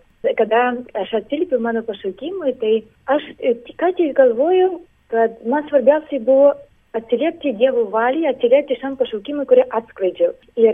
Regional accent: Ukraine; now in Lithuania; esu iš Ukrainos ir Lietuvoje jau gyvenu, darbuojusi 9 metus.

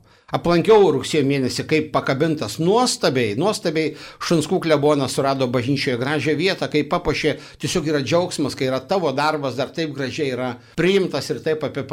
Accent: Samogitia, Lithuania; now in Ireland; Tai aš pasakyčiau apie savį, esu žemaitis, smaragdas saloj Airijoj prisigūžęs.

